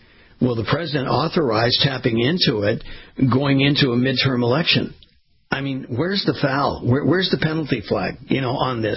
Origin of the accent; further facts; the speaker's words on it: West Coast, United States; And I grew up on the West Coast, and I was in the water a lot, and there on the beaches